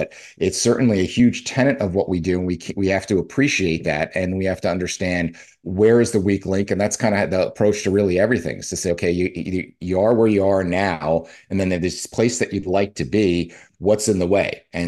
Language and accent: English; New Jersey, United States; Well, I'm from New Jersey. I could turn a rock. I could turn in any direction, throw a rock, and hit one of the greatest pizza places you've ever tried.